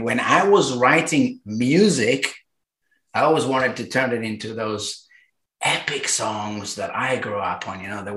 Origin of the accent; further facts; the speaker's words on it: Israel; moved away; But originally I'm from Israel, which is a very warm place where they drink black tea with no milk and eat a lot of hummus.